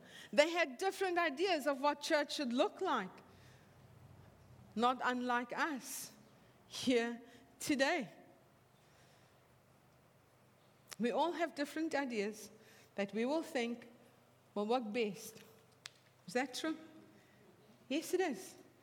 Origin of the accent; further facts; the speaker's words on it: South Africa; Clearly I'm from South Africa.